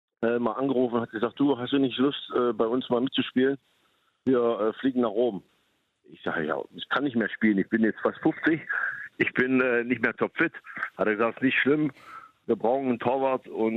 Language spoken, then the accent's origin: German; Aue, Saxony, Germany; weil ich komme ja eigentlich aus Aue. Und wir haben uns auch getraut in Sachsen, weil meine Frau auch aus Sachsen kommt.